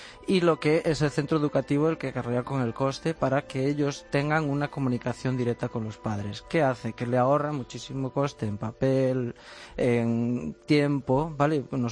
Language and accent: Spanish; Galicia, Spain; accent: Galician; Pues como mi acento determina, en Galicia.